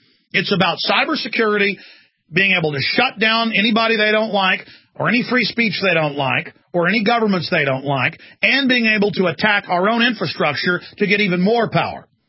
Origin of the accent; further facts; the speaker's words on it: Texas, United States; It's hard as a Texan to do a fake Texan.